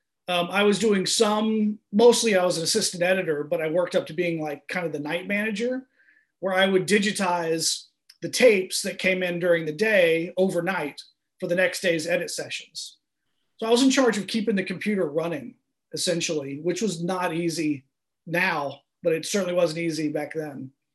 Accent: Florida, United States; Oh well, I grew up in Florida but escaped.

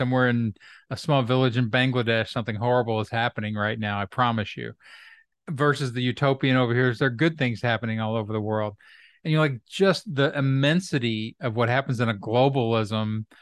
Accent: Kentucky, United States; also born or lived in North Carolina; I grew up in Kentucky, which is on the border of the South and the Midwest. And for a while I moved to North Carolina.

